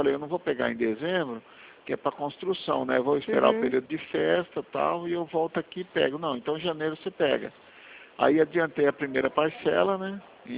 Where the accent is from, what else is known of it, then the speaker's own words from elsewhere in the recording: Monte Castelo, São Paulo, Brazil; Eu sou de Monte Castelo.